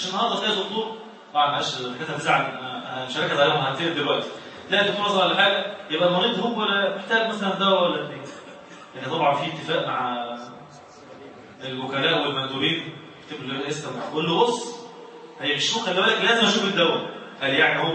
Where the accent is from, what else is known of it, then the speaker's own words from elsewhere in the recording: Egypt; احنا عندنا في مصر